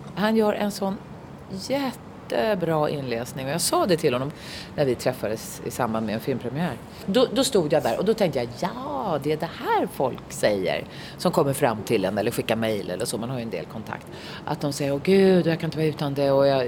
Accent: Stockholm, Stockholm County, Sweden; jag infödd stockholmare

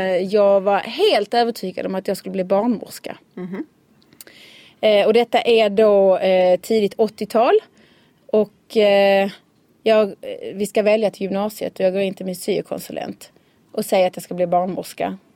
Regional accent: Malmö, Skåne, Sweden; also born or lived in Västerås; Jag är född och uppvuxen i Malmö. Mm. Mina föräldrar är från Kristianstad, trakten. Hela min släkt bor i orterna runt omkring och i Kristianstad. Men jag är uppvuxen i Malmö.

